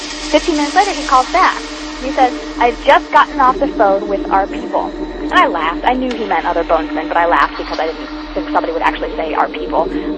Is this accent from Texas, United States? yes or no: no; New York, United States; I got a call at my office as a New Yorker